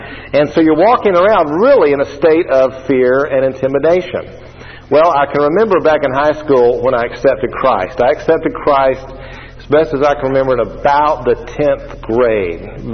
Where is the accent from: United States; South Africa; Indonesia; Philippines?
United States; Atlanta, Georgia; Now, I'm coming from Metro Atlanta, where, you know, there's something on every corner.